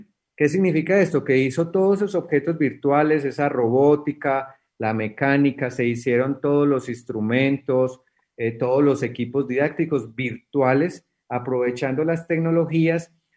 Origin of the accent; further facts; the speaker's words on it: Colombia; ha sido muy sorpresivo para nosotros como colombianos